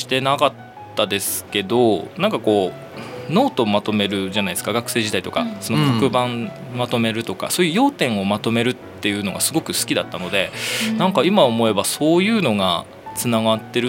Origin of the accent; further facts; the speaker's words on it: Hachinohe, Aomori, Japan; 育ちは八戸市です。